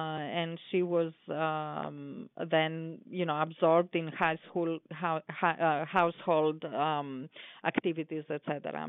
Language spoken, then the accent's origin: English; Greece; English is a second language; So you may notice I have a subtle accent in my speaking, and I grew up in Greece